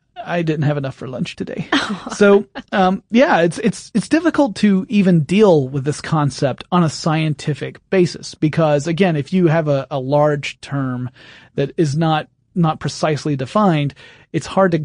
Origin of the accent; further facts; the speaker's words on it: England, United Kingdom; I however, of course, being English, think it's just lucky to be happy.